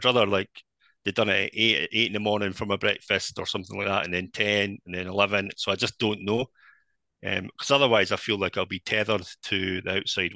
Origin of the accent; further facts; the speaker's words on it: Scotland, United Kingdom; which is just even more remarkable as a Scotsman being in Germany doing that task.